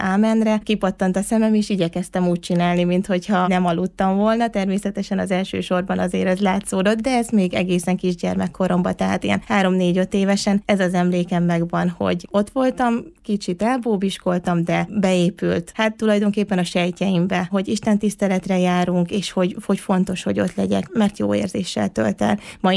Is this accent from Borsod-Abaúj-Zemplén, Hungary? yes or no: yes; Mezőkeresztes, Borsod-Abaúj-Zemplén, Hungary; born there; 1988-ban költöztek Mezőkeresztesre. Én is itt születtem, vagy ide születtem, ugye, 91-ben.